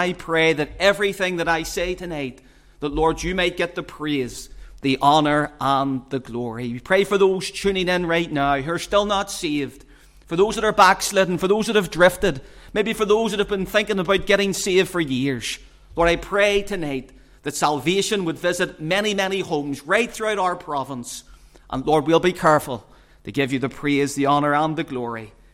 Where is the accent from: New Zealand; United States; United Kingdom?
United Kingdom; Belfast, Northern Ireland; growing up in South Belfast